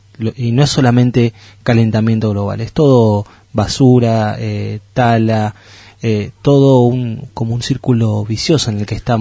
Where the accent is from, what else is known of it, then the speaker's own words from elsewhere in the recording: Bariloche, Río Negro, Argentina; incluso nosotros que venimos de Bariloche